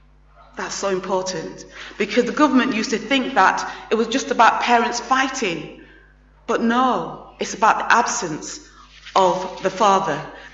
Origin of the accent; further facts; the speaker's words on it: Sheffield, Yorkshire and the Humber, United Kingdom; it was set in my hometown, Sheffield